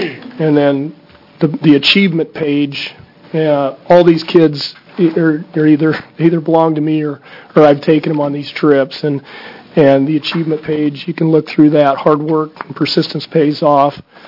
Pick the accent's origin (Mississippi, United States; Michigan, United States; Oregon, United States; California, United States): Oregon, United States; I reside in Springfield, Oregon. I was born and raised in Oregon